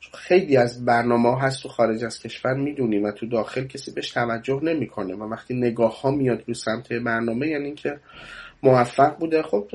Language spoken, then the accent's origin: Persian; Iran; من خودم به عنوان کسی که تمام بچگیم و جوونیم و نمیدونم عمرم توی جمهوری اسلامی یا تو نماز جمعه بودم یا تو راهپیمایی بودم